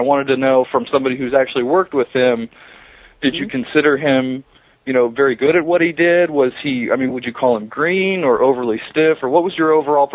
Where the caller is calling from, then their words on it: Dayton, Ohio, United States; I'm calling from Dayton, Ohio.